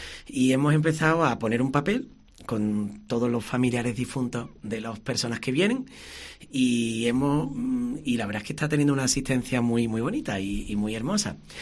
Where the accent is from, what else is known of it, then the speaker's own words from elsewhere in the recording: Rociana, Andalusia, Spain; born there; now in Seville, Spain; yo desde pequeño, me ha encantado que nombres mi pueblo natal, Rociana, aunque después mi familia pues compró casa en Sevilla y ya nos vinimos con mucho cariño.